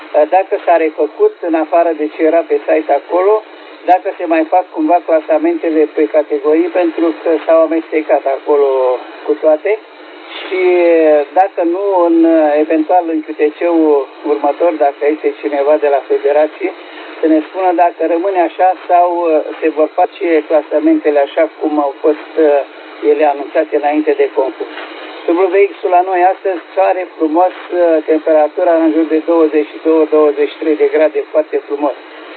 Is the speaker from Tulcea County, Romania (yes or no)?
yes; Măcin, Tulcea County, Romania; sunt din Măcin